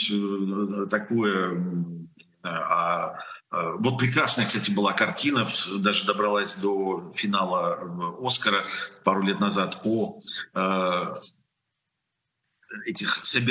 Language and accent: Russian; Lviv, Lviv Oblast, Ukraine; Она снималась больше года в моем родном городе Львове.